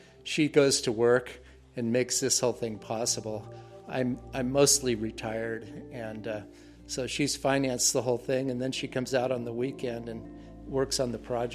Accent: Oregon, United States; moved away as an adult; now in Alaska, United States; I knew from the time I was a young kid growing up in Oregon that I really wanted to move to Alaska.

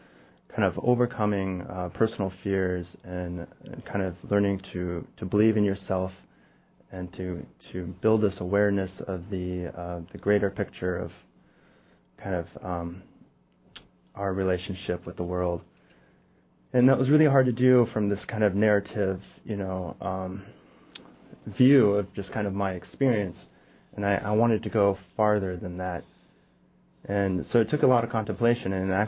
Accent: Alaska, United States; one of the really interesting aspects of growing up in Alaska, you know, my cousins, they've gone fishing most of their lives.

